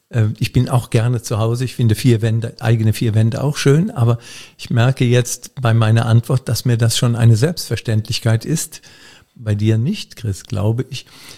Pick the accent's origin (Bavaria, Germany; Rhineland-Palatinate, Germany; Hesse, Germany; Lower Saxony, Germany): Rhineland-Palatinate, Germany; Ochtendung; born there; now in Polch, Germany; Und ich wohne gar nicht in Koblenz. Ich bin in Ochtendung geboren und bin dann weit herumgekommen in der Welt, nämlich bis nach Polch. Das ist 12 Kilometer ungefähr. Und in Polch wohne ich. Und in Koblenz bin ich zur Schule gegangen